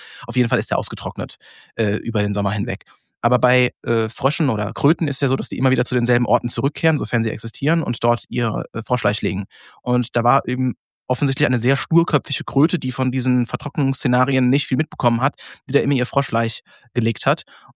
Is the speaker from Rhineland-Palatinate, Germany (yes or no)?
yes; Rhineland-Palatinate, Germany; Ich bin aufgewachsen ja einfach im rheinland-pfälzischen Kaff-Umland. Also ich hatte keinen Bezug zu Städten, weil es gab keine Städte in unserer Nähe. Mhm. Also ich bin irgendwo in dieser Ecke zwischen Koblenz, Wiesbaden, Mainz, Frankfurt, in diesem Dreieck da irgendwo aufgewachsen. Da ist nichts.